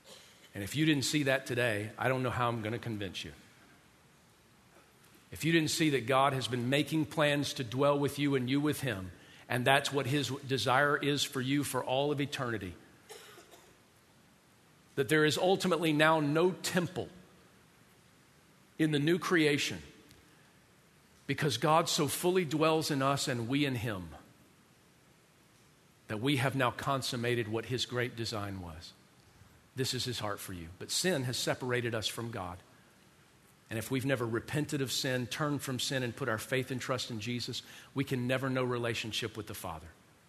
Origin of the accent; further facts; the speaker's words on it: the South, United States; My connection to them is not because I'm originally from the South.